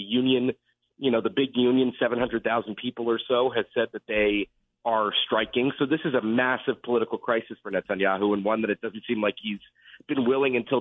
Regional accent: United States; Yes. Well, it's interesting to me as an American Jew and somebody with family in Israel and all those things.

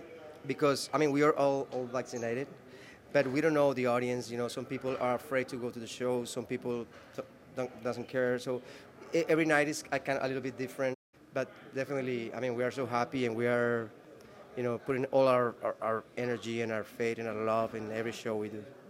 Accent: Medellin, Antioquia, Colombia; I grew up in Medellin with my parents

